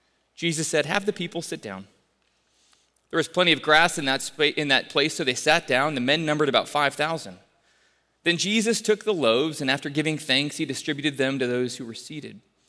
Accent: Littleton, Colorado, United States; I grew up in Littleton, Colorado. I grew up in what you would call a post-Christian secular home.

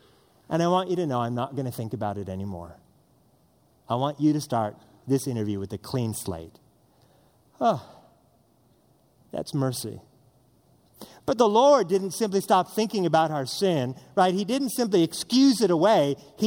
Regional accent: Northwest, United States; And I'm from the Northwest, which is not the South.

